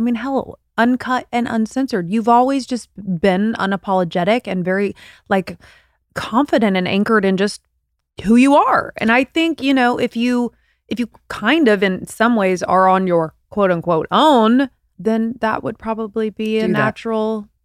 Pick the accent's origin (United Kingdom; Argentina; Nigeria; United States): United Kingdom; We're British.